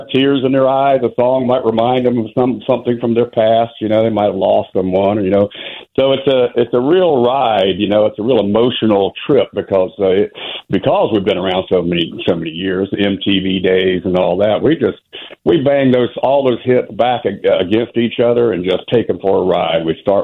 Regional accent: Jacksonville, Florida, United States; we came from Jacksonville, Florida, which is a Navy town.

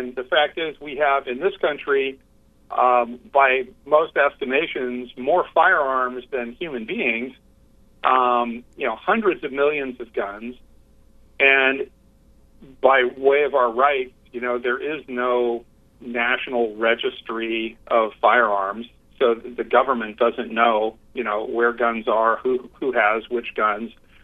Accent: United States; we, as Americans, get our rights from God, not from the government.

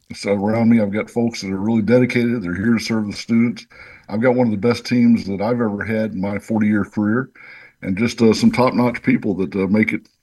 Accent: West Orange, Texas, United States; I wish something like that would have been around when I was growing up in West Orange, Texas.

